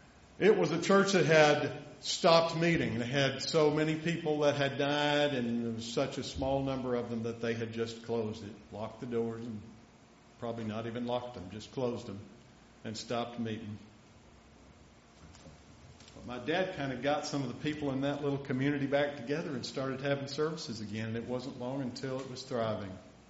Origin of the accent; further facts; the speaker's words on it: Bridgeport, United States; Anymore, I usually just say I'm from Bridgeport.